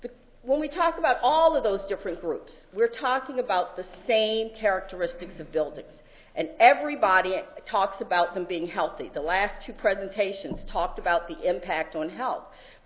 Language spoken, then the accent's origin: English; Baltimore, Maryland, United States; I am from Baltimore and I am from Northwest.